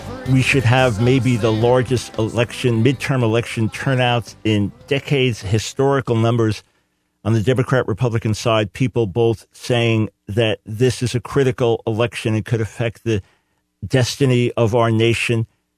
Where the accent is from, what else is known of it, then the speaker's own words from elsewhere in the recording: New York City, New York, United States; I grew up in New York City in kindergarten. My best friend in school was an African-American kid.